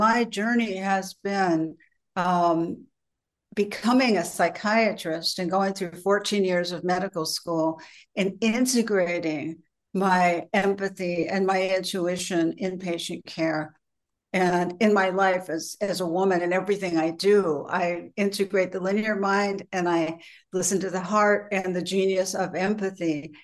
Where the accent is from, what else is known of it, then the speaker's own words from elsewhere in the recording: Beverly Hills, California, United States; I was brought up in Beverly Hills.